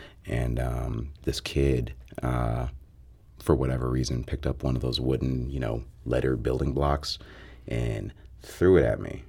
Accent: Chicago, Illinois, United States; now in St. Louis, United States; I'm originally from Chicago.

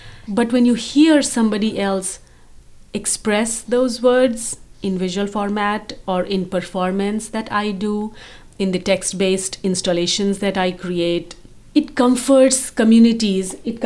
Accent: India; now in United States; So when I came to US, I was like, oh, I am Indian. Because all this while, being Indian was not a thing for me.

